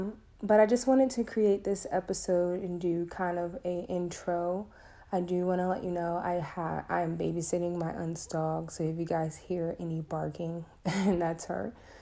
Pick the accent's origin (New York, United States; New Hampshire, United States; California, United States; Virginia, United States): Virginia, United States; I am from Virginia.